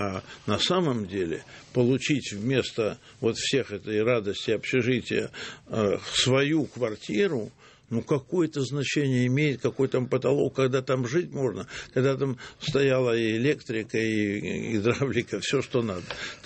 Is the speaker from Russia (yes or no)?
yes; Saint Petersburg, Russia; Мой родной город, на самом деле, Ленинград.